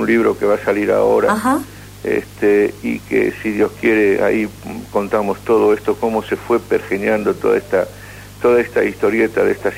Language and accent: Spanish; Trelew, Chubut, Argentina; Chubut, pues tú sabes que nosotros somos de allá, de Trelew